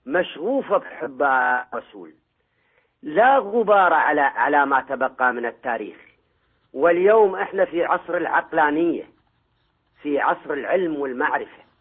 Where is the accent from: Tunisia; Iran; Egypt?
Iran; Khuzestan; أنا أحوازي ما درست العربية بشكل صحيح حتى أتلفظها، أرجو المعذرة.